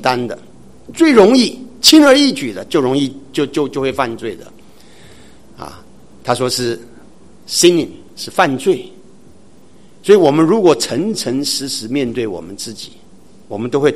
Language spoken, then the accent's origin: Chinese; China; 这个志向其实在我们中国人当中啊，在我们华人当中，其实这个志向是很重要的一件事情